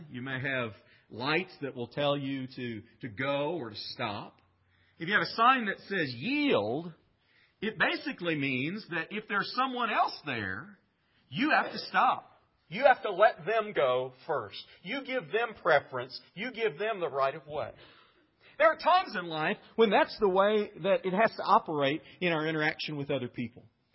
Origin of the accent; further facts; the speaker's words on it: United States; Well, we're proud of the fact that we live in a free country. I'm proud to be an American.